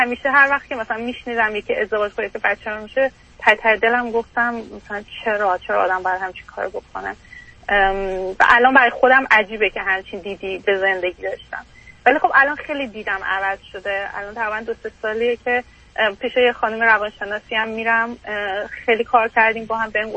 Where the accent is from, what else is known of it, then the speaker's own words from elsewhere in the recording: Iran; moved away as an adult; now in Canada; بعد از اینکه درسم لیسانس تموم شد تو ایران برای ادامه تحصیل از ایران اومدم بیرون